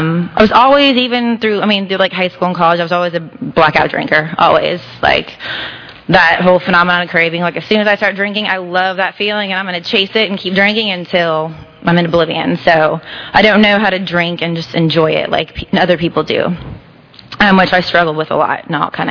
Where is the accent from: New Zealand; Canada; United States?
United States; San Antonio, Texas; my parents would order margaritas because I grew up in San Antonio and there's like margaritas everywhere.